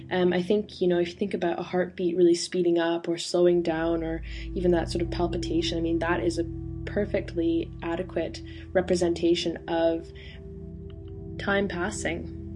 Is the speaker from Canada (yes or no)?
yes; Canada; moved away as an adult; now in United Kingdom; I am an exchange student. I'm traveling over here for 4 months and I'm from Canada originally.